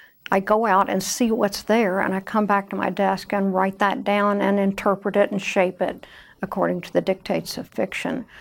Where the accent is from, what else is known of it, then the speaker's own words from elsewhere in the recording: Louisville, Kentucky, United States; born there; I was born in Louisville, Kentucky.